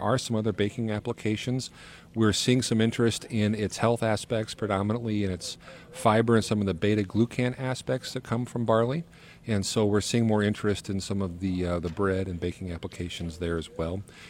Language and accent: English; Omaha, Nebraska, United States; I'm originally from Omaha, Nebraska.